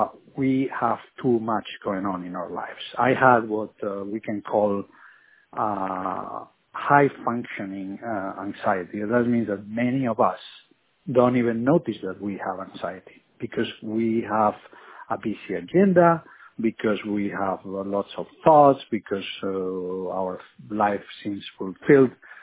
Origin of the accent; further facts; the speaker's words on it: Spain; also born or lived in Germany; I'm originally from Spain. I spent many years also in Germany.